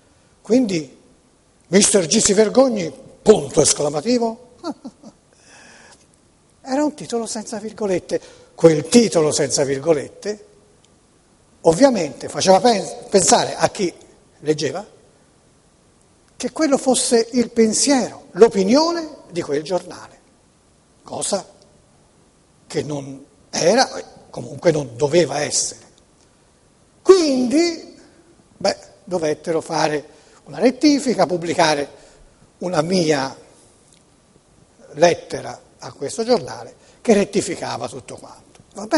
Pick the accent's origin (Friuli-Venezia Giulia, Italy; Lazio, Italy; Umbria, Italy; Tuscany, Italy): Tuscany, Italy; Florence; siccome io sono fiorentino, ovviamente sarà un termine fiorentino